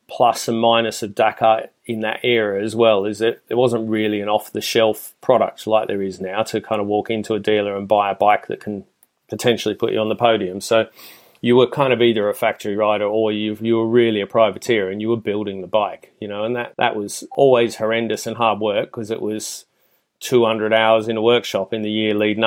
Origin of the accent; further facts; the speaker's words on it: Australia; I'm originally Australian